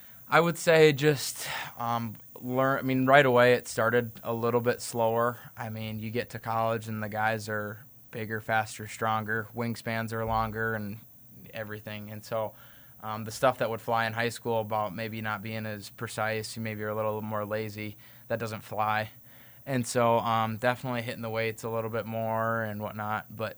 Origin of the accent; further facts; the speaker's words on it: Aberdeen, South Dakota, United States; growing up in Aberdeen, you go to the State B tournaments and you go to camps at Northern, and you're playing in walks, and so yeah, it just being there and everyone cheering for you, it felt like home